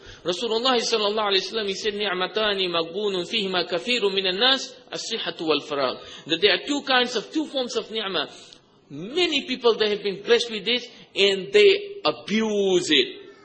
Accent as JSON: {"language": "English", "country": "Fiji", "said": "I'm from Fiji."}